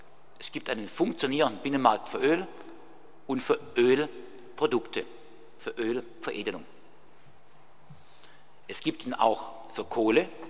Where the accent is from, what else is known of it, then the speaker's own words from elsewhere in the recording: Germany; Ich nehme mein Heimatland, Deutschland, als ein Beispiel, ein wenig gutes Beispiel, ausdrücklich in diese Liste auf.